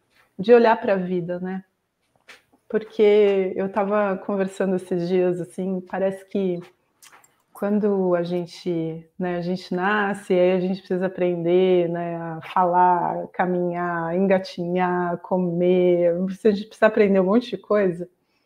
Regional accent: São Paulo, Brazil; also born or lived in São Carlos; eu sou de São Paulo, e depois de ter morado aqui, eu não queria mais morar em São Paulo, porque, enfim, né, era um contraste muito grande. E aí eu fui para São Carlos, que é interior de São Paulo

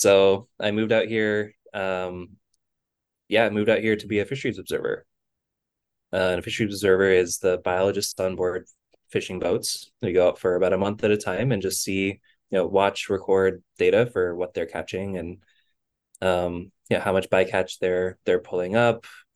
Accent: Tucson, Arizona, United States; And growing up in Tucson, it was always 100 plus degrees, and we never wanted to go outside.

